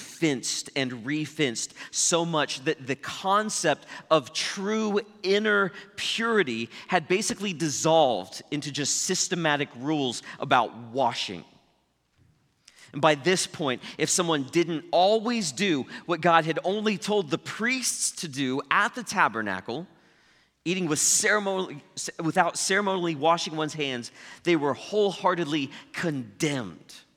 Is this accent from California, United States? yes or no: no; Ponca City, Oklahoma, United States; That's roughly a walk from here to my hometown of Ponca City in north central Oklahoma.